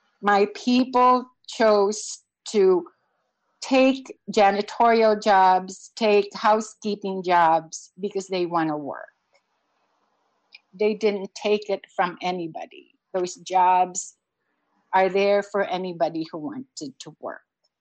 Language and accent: English; Philippines; my overall experience of being an immigrant, of being of a different race, of being a Filipino, of being brown, of being of a different race, has been wonderful.